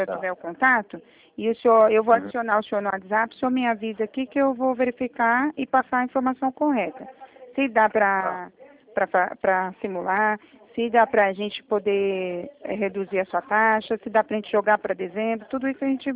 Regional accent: Itatiba, São Paulo, Brazil; Eu sou Itatiba.

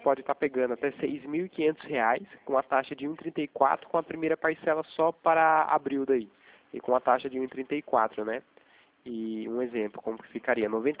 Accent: Itatiba, São Paulo, Brazil; eu sou daqui de Itatiba, né?

